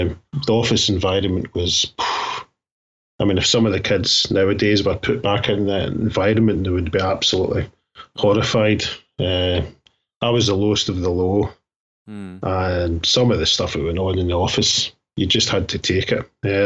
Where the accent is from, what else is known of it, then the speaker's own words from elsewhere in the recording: Glasgow, Scotland, United Kingdom; also born or lived in Ayrshire; I was born in Glasgow in the early 70s, and I stayed in an all right bit of Glasgow.